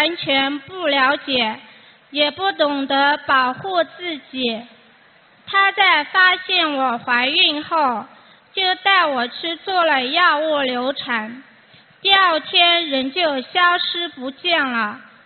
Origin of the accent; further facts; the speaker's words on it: Shanghai, China; 我来自上海